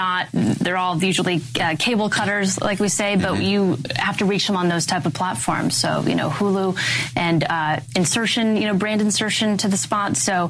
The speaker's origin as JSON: {"language": "English", "region": "Midwest", "country": "United States", "tie": "born or raised there"}